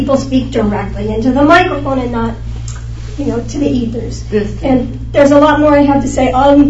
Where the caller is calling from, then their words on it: Ojai, California, United States; I'm here today from Ojai. I tune in from Ojai.